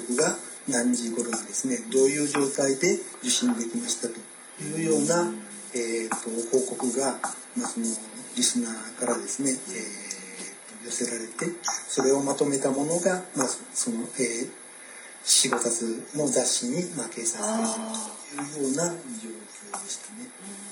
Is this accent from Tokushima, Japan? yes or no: no; Tokyo, Japan; also born or lived in Kobe; 私は、はい、生まれは神戸なんですが、